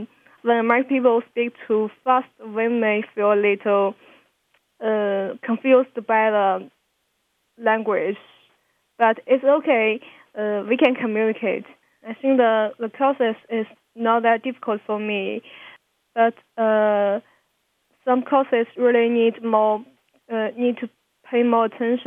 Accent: China; English is a second language; moved away as an adult; now in United States; I am from China.

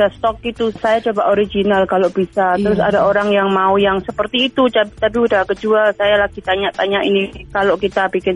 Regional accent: Indonesia; moved away; Jadi kita, aduh ingat-ingat masa kecil di Indonesia atau yang jauh.

